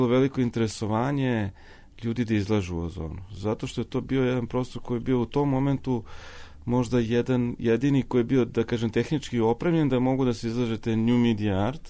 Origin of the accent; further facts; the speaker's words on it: Zrenjanin, Vojvodina, Serbia; Ja sam odrastao u Zrenjaninu